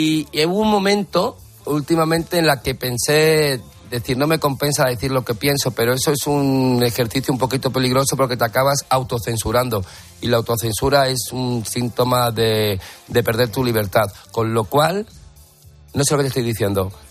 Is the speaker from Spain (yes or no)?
yes; Madrid, Community of Madrid, Spain; Soy madrileño de pro. Desde pequeñito.